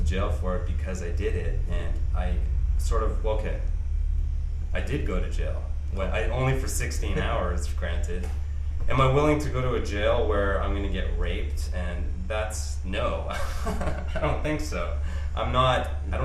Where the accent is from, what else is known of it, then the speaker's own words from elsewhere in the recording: Toronto, Ontario, Canada; now in Montreal, Canada; I come from Toronto.